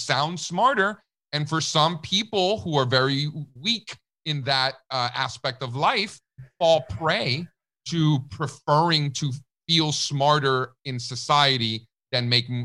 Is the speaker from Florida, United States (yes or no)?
yes; Miami, Florida, United States; moved away as an adult; also born or lived in New York / California; So I grew up in Miami. For those of you who don't know, I know Daniel knows. I left when I was 18. So this was a little over 20 years ago. And I went to college in New York, never went back, spent some time in California.